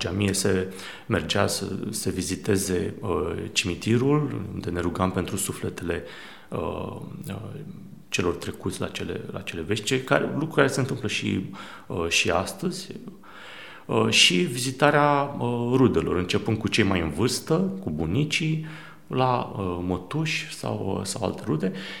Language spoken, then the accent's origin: Romanian; Medgidia, Constanța County, Romania; born there; Eu m-am născut în Megidia, în așa numitul cartier tătăresc.